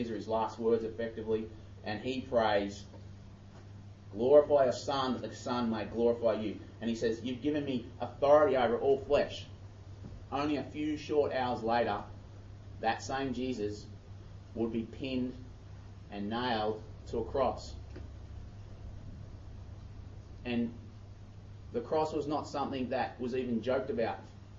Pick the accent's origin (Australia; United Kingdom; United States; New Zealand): Australia; I'm an Aussie ruler.